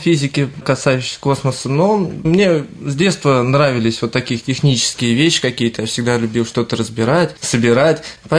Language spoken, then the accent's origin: Russian; Dubki, Moscow Oblast, Russia; я родился в Раменском районе, поселок Дубки. Такая глубинка немножко Раменского района. Я учился во Власовской средней школе, так, где сейчас и работаю, собственно.